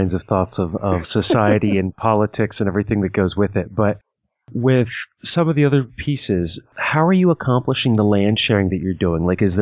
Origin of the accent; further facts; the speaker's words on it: United States; now in Pennsylvania, United States; I grew up on the Potomac, and, you know, there was the idea of the river rat, and now I live in part of Appalachia here in Pennsylvania.